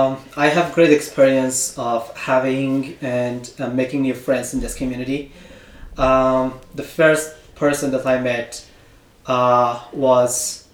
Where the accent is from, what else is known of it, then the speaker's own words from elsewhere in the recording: Afghanistan; now in Logan, United States; I am a refugee from Afghanistan. And I came to the U.S. In July 2022. The first city that I moved and resettled, that is Utah, and the city is called Logan.